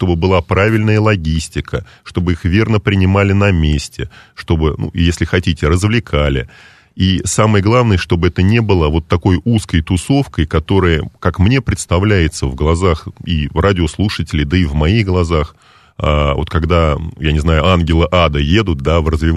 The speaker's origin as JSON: {"language": "Russian", "town": "Samara", "region": "Samara Oblast", "country": "Russia", "tie": "born or raised there", "said": "В Самаре, в моем родном городе."}